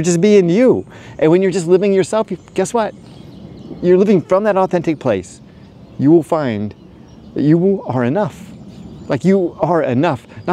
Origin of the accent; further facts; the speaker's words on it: Hawaii, United States; because I grew up in Hawaii, the contrast of going back there and kind of going to all my old haunts as a kid, playing at the beach